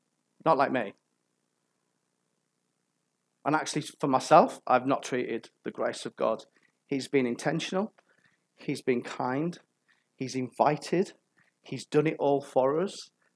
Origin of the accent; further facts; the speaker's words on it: North West England, United Kingdom; I'm an American Cumbrian guy, anything for free. I'm a northerner, for goodness sake.